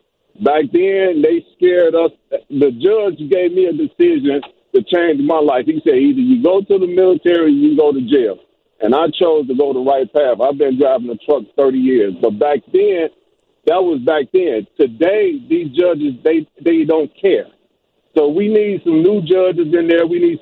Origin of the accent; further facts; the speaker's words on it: Inglewood, California, United States; I grew up in Inglewood. My mom was a single-parent mom.